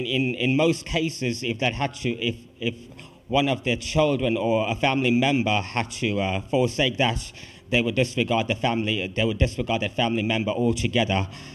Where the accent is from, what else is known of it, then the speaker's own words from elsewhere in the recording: South Africa; I'm a South African that looks like an Indian but speaks the Queen's English.